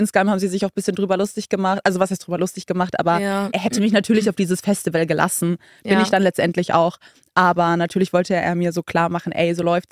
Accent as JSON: {"language": "German", "town": "Karlsruhe", "region": "Baden-Württemberg", "country": "Germany", "said": "also bei uns in Karlsruhe heißt es Fasching, ich weiß, bei vielen heißt es Karneval oder wie auch immer, aber bei uns ist es dann immer so, dass es so Umzüge gibt in den Dörfern und wir kommen aus so einem Ort, wo es einfach viele Dörfer gibt"}